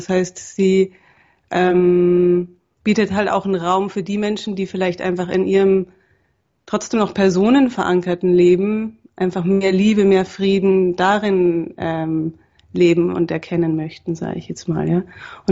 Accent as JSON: {"language": "German", "town": "Munich", "region": "Bavaria", "country": "Germany", "said": "also meine Eltern wohnen immer noch da, aber ich bin ursprünglich aus München."}